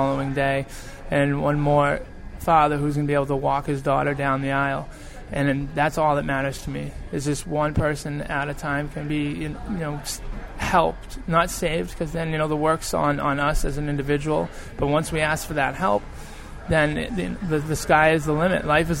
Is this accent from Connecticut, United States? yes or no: no; Beverly, Massachusetts, United States; Yes, North Shore, great, absolutely. Help my, you know, people in my hometown, Beverly, absolutely.